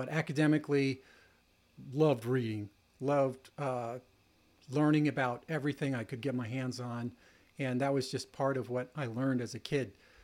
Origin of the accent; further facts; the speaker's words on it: Wellsboro, Pennsylvania, United States; I was raised in Wellsboro, Pennsylvania, way up north. Wellsboro is a small town. I lived outside of the small town on a little farm.